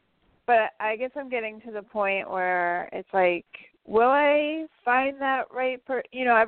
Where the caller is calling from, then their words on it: Albany, New York, United States; from Albany, New York.